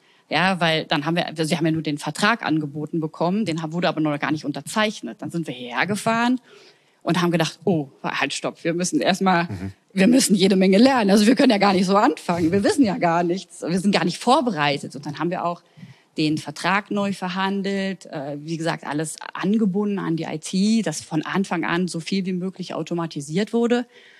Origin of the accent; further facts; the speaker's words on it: Germany; first language German; weil meine Kollegin und ich, wir kamen beide aus Deutschland, das ist unsere Muttersprache, war natürlich relativ einfach.